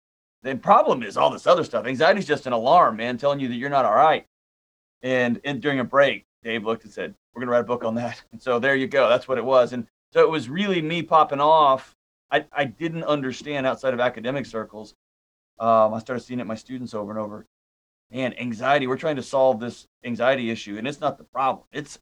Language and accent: English; Houston, Texas, United States; So I'm a Houston native, grew up, born and raised in Houston.